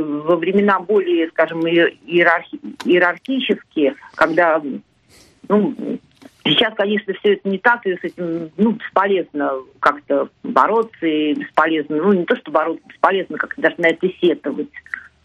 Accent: Saint Petersburg, Russia; в то, что мы петербуржцы, ленинградцы, петербуржцы

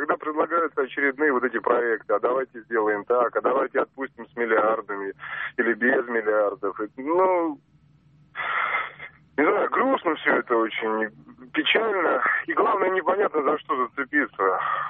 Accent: Moscow, Russia; я из Москвы.

